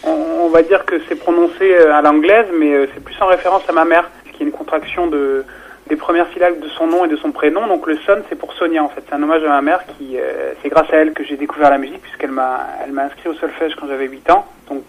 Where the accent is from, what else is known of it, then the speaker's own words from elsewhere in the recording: Thionville, Grand Est, France; le conservatoire donc en Lorraine, parce que je suis originaire de Lorraine, de Thionville.